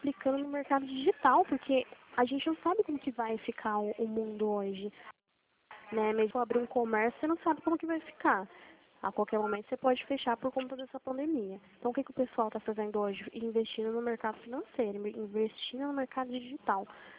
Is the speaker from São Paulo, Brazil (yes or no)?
yes; Limeira, São Paulo, Brazil; Eu sou aqui de Limeira, São Paulo